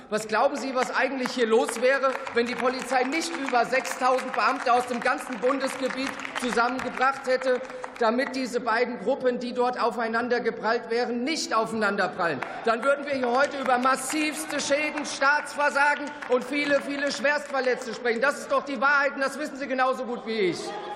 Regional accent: Giessen, Hesse, Germany; Meine Damen und Herren, ich bin Gießner. Ich lebe schon immer dort. Das ist meine Heimat

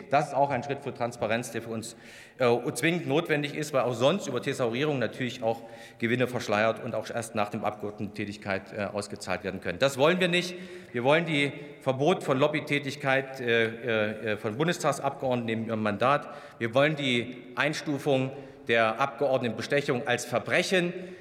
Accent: Thuringia, Germany; Ich komme aus Thüringen.

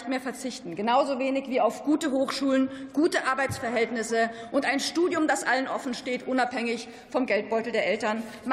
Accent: Munich, Bavaria, Germany; Frau Ministerin, ich bin Münchnerin, und von daher habe ich so ein bisschen Erfahrung mit der CSU an der Regierung

